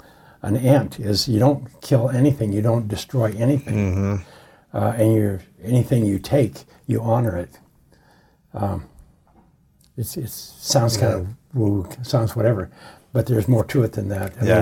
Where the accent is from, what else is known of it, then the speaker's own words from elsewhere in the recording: Montana, United States; you know, I grew up in Montana, up in the Priors, that would be the summer camp and so on.